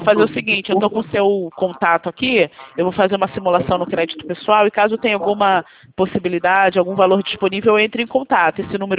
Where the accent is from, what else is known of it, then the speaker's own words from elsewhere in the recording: Rio de Janeiro, Brazil; eu sou do centro do Rio de Janeiro, tá bom?